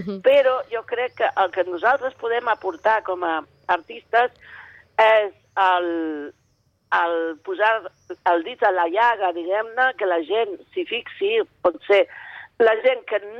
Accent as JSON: {"language": "Catalan", "town": "Formentera", "region": "Balearic Islands", "country": "Spain", "tie": "born or raised there", "said": "no només em vaig criar a Formentera, que no n'hi havia recursos i la gent reciclava ja per necessitat"}